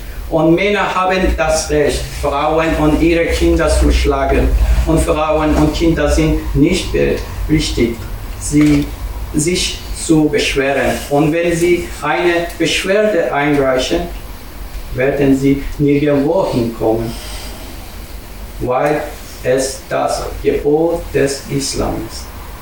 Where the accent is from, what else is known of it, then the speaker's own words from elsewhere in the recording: Iran; German is a second language; moved away as an adult; now in Austria; Wir kommen aus dem Iran. Seit 4 Jahren sind wir in Österreich.